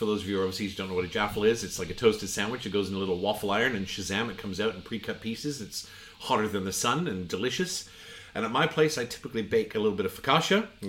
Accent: Canada; I'm Canadian, and the number one meat we eat in Canada is pork.

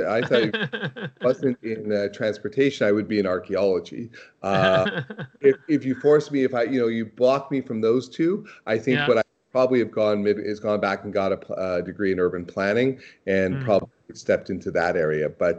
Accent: Toronto, Ontario, Canada; being a kind of a classic born and bred Torontonian, I was always kind of proud to when they assumed that I was from Montreal.

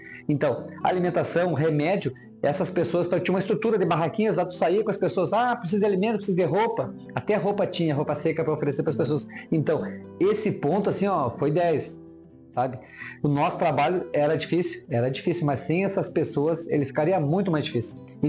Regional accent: Cruz Alta, Rio Grande do Sul, Brazil; De onde que vocês são? Eu, Cruz Alta, de novo, né? Cruz Alta, Egi, Panambi, Santo Anjo, Santa Rosa.

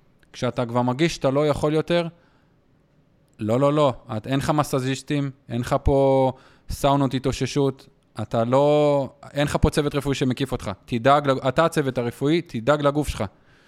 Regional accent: Yasur, Northern District, Israel; גדלתי בקיבוץ יסור, בין אקו לקרמיאל.

